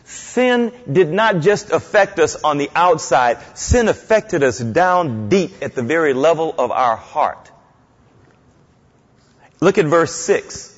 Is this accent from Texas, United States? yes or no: yes; Houston, Texas, United States; now in Moscow; I grew up in Third Ward in Houston, Texas, in the African American community. That's my home culture, in my home community.